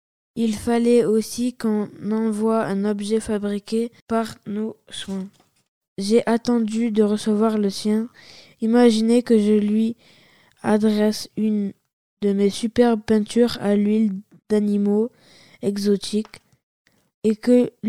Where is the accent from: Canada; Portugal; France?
France; Bordeaux, Nouvelle-Aquitaine; Ce n'est pas parce que je suis bordelaise que je lui ai préparé des cannelés, notre spécialité.